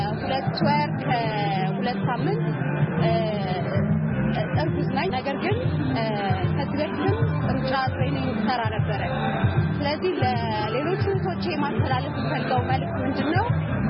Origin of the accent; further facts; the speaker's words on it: Addis Ababa, Ethiopia; ከአዲስ አበባ ነው የመጣሁት።